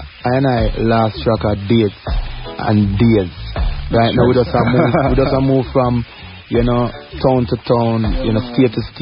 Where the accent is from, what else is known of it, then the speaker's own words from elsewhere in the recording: Kingston, Jamaica; Then I born and raised in Kingston, you know?